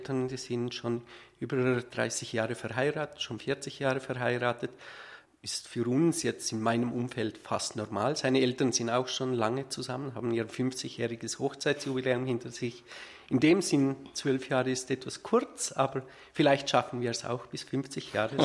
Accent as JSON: {"language": "German", "country": "Liechtenstein", "moved": "yes", "lives_now": "Switzerland", "said": "Ich komme ursprünglich nicht mal aus der Schweiz. Ich bin Liechtensteiner und habe mich einbürgern lassen, das heißt, ich bin ein Wahlschweizer"}